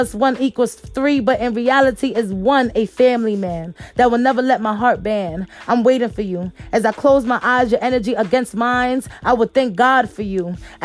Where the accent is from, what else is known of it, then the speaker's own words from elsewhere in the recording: Brownsville, New York, United States; Man, I was going through a lot growing up in Brownsville.